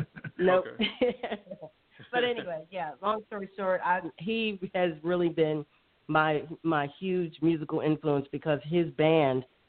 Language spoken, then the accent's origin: English; Pittsburgh, Pennsylvania, United States; now in New York, United States; I was moving from Mayberry RFD, like, and then to New York, and from Pittsburgh, just like upper middle class, and then into New York.